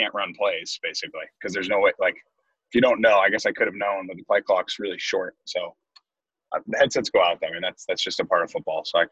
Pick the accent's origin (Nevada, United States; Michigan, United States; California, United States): California, United States; Los Angeles; I'm from Los Angeles, so that was like a dream come true.